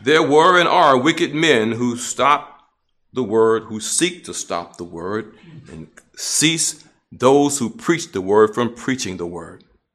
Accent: Detroit, Michigan, United States; you're from Detroit? I said, yeah, I'm from Detroit.

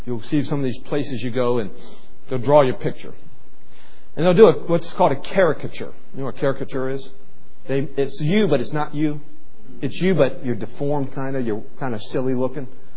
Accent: West Virginia, United States; I'm from West Virginia. There were guns in cars.

